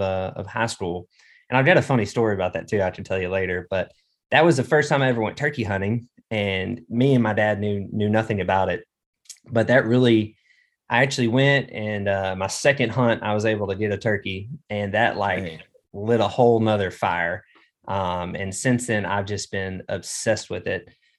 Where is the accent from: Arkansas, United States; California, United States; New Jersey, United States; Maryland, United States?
Arkansas, United States; also born or lived in Colorado; But yeah, man, I grew up here, you know, growing up in Arkansas, like you kind of mentioned, everyone here is a duck hunter.